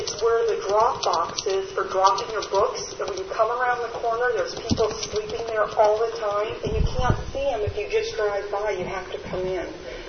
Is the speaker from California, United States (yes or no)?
yes; Cupertino, California, United States; I'm from Cupertino. I've lived here since 1964.